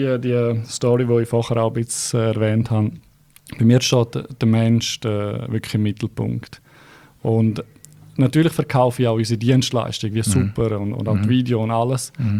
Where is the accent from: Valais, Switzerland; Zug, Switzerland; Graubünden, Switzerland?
Graubünden, Switzerland; moved away as an adult; now in Zurich, Switzerland; ich habe in Graubünden gelebt, bin aufgewachsen in Graubünden. Ich war lange in der Finanzbranche in Graubünden und bin dann vor 3 Jahren auf Zürich gegangen. Und in Zürich als Bündner fällst du natürlich auf